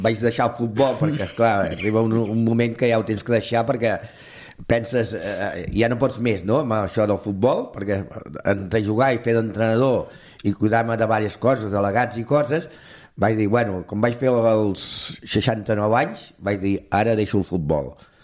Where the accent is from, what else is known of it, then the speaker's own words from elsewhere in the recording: Calella, Catalonia, Spain; also born or lived in Valladolid / Burgos; Vaig néixer a Valladolid, em van batejar a Burgos i els meus pares vaig tenir la sort que m'aportessin a Calella. A Calella vaig venir 3 mesos